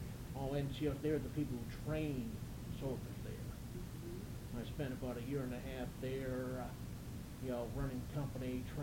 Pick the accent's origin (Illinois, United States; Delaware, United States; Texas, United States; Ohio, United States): Ohio, United States; Youngstown; also born or lived in Warren; I'm a Youngstown native, born and raised in Youngstown. Moved around several years since my father was with the Courier Department, so I spent about 5 years moving city to city just about for a year each, and then we moved back to the Youngstown Warren area in 55.